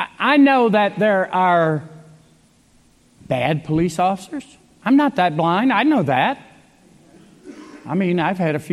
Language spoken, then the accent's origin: English; United States; I love America. I'm American. I'm a patriot.